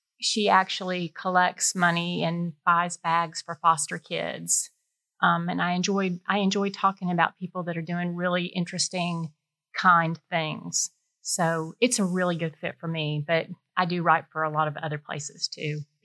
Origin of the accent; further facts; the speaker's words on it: Georgia, United States; I like Georgia. I was born and raised in Georgia. I know a lot about the people.